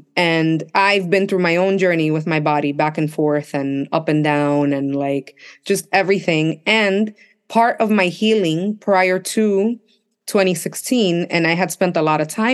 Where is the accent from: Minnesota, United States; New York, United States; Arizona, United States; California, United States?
New York, United States; Bushwick; it was in the neighborhood where I grew up. I grew up in Bushwick, and I always wanted to like give back to that community in some way.